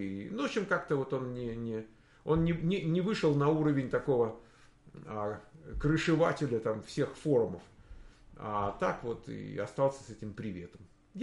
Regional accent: Moscow, Russia; born there; По факту того, что я родился в Москве.

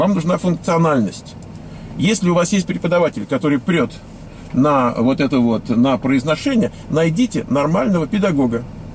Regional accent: Russia; accent: Russian; У меня акцент русский.

